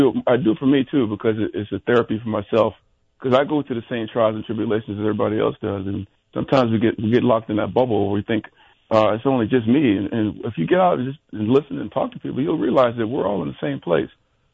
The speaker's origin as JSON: {"language": "English", "region": "New Jersey", "country": "United States", "said": "You know, I was coming from New Jersey. You know, we came out here and we got recruited in the winter"}